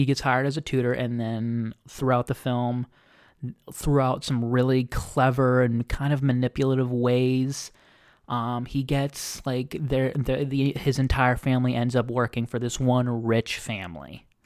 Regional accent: United States; I'm an American, okay?

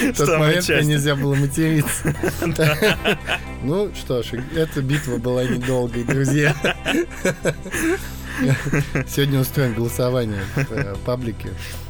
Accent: Siberia, Russia; Я был малой, ну что-то мне было, наверное, лет 11 или 12. Я шел в школу, это было у меня на родине в Сибири.

